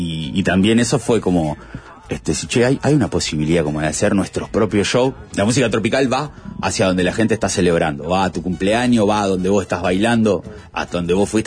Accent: Montevideo, Uruguay; Nosotros somos muy montevideanos, entonces tocamos todo el tiempo en Montevideo

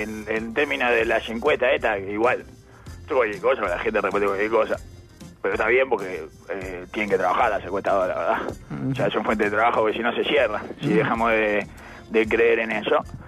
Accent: Uruguay; Es raro que el de ingenio uruguayo haya salido ese chiste. Que no tenemos, no somos argentinos

